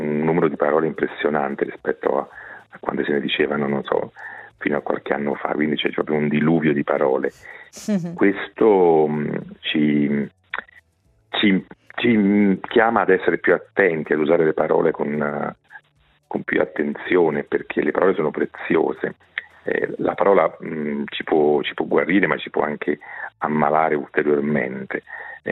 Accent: Bisaccia, Campania, Italy; Il mio paese si chiama Bisaccia, è in Campania, in provincia di Avellino, nel sud d'Italia.

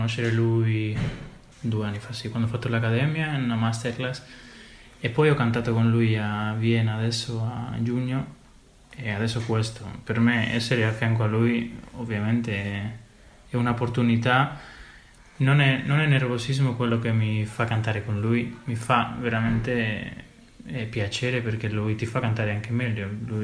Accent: San Sebastián, Basque Country, Spain; Io vengo dal Paese Basco, da San Sebastián, dalla Spagna, dal norte.

